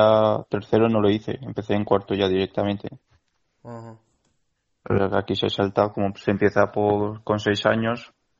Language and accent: Spanish; Timiș County, Romania; now in Spain; Yo al lado de Timișoara.